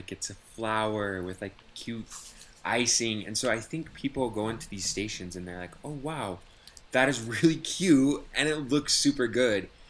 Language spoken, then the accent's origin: English; Utah, United States; we're from Utah.